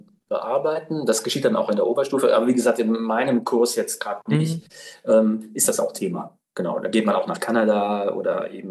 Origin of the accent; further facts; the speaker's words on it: Bonn, North Rhine-Westphalia, Germany; Ja, ich bin gebürtig aus Bonn, da bin ich auch zur Schule gegangen